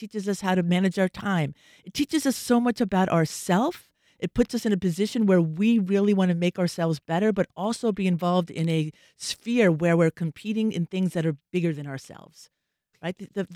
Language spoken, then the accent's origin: English; Jacksonville, Florida, United States; And I wanted to bring something to my hometown. I was digging in here in Jacksonville, although I'd lived here for a long time, that wanted to contribute.